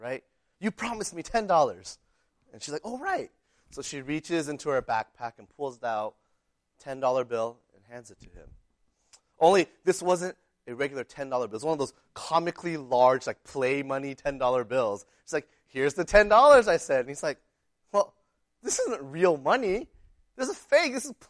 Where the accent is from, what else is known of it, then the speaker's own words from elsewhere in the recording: Texas, United States; I remember one time growing up in Texas